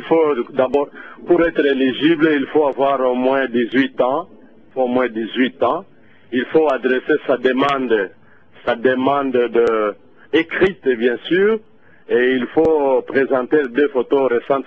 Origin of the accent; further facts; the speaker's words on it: Kindu, Maniema, DR Congo; et plus particulièrement à l'est de la République démocratique du Congo, chez nous à Kindu